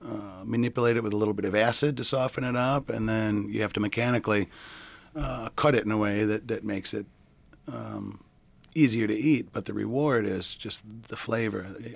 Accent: Rochester, New York, United States; born there; I was born in Rochester, went to college out in Chicago, kind of been working my way back east ever since.

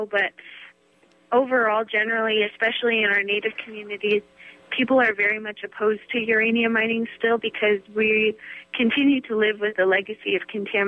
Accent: Grants, New Mexico, United States; Well, I grew up in Grants, New Mexico, and Grants is known as the uranium capital of the world, and it was formed as a mining town.

